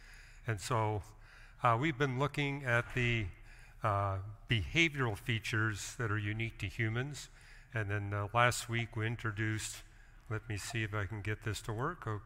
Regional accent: Canada; I remember growing up in Canada, and my mother prided herself that she could take the tiniest needle

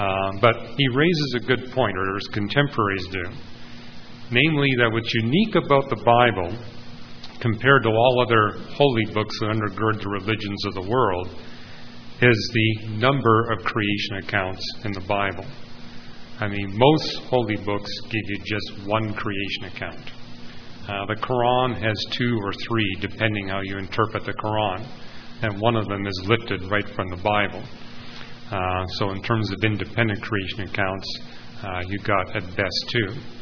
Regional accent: Canada; I had to tell them I was from Canada

